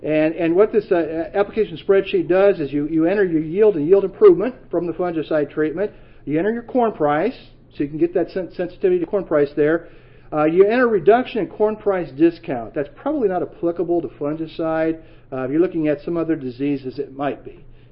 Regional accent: Nebraska, United States; I'm from Nebraska

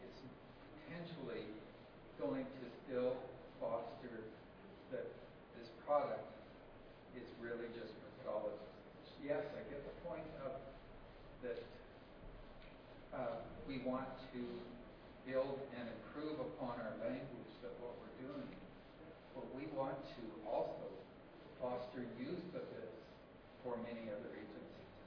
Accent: Canada; Yeah, I like Dan, I'm another Canadian here

